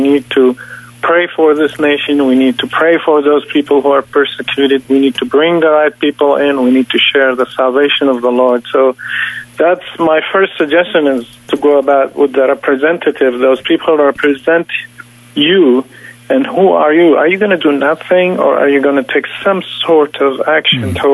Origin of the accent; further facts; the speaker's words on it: Iraq; I've been to Turkey, Jordan, Lebanon, and to Iraq, my homeland, and to Israel as well. So I am from the Middle East. I am a refugee myself